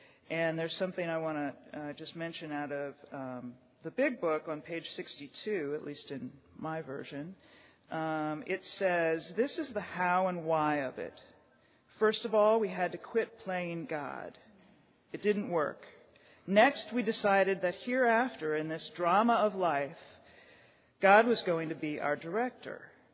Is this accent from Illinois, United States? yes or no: no; Greenville, South Carolina, United States; I'm from the Greenville, South Carolina area. My home group is the Pass It On group in Walhalla, South Carolina.